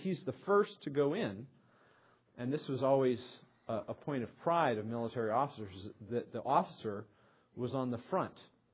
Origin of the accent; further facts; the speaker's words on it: New England, United States; Of course, I grew up in New England where the frontier used to be New York.